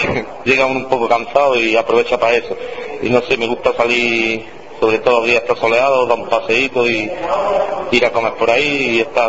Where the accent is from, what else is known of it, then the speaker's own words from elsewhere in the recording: Granada, Andalusia, Spain; now in Albolote, Spain; Sí, yo vivía cerca del campo, nací allí, hasta hace un año y algo que me he mudado. Ahora soy de Albolote, alboloteño.